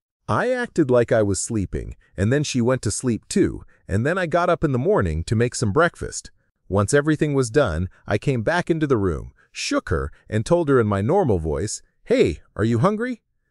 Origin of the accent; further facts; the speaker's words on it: United States; In reality, I'm American.